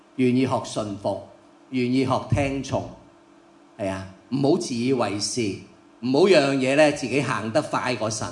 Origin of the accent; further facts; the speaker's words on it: China; 自卑咧唔系我哋中国人，即系平时我哋讲话啊，你咁自卑噶